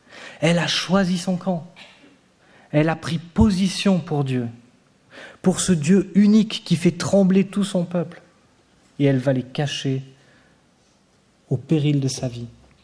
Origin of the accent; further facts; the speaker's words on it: Auvergne-Rhône-Alpes, France; Je suis natif d'Ardèche et mes parents habitaient tout près d'une vieille ferme qu'on appelle le Boucher de Pran.